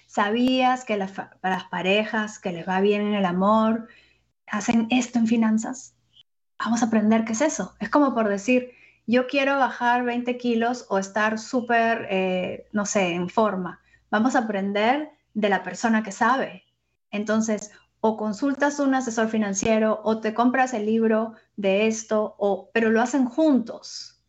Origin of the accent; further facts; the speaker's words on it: Peru; yo soy peruana